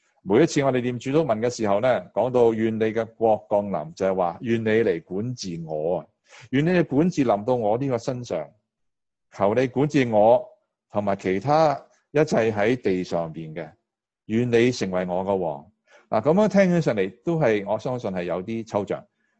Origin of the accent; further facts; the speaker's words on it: China; 呢个祷告其实咧系同我哋中国人嘅思想好接近嘅